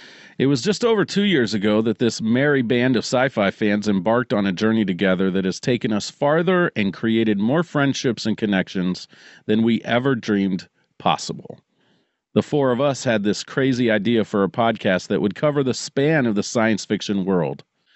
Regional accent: Ohio, United States; I'm from Ohio.

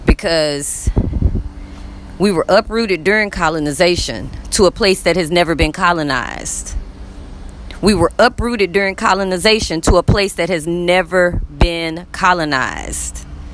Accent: United States; Now, once again, I'm from America, so you can walk into somewhere and say, hey, can I sit here and get a charge?

